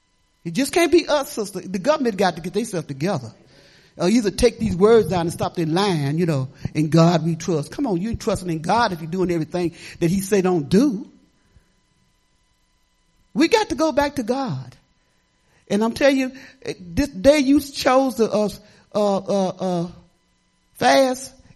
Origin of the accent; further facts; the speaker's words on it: Detroit, Michigan, United States; also born or lived in South; I've lived in the slums of Detroit. I was brought up in Detroit, Michigan, in the slums.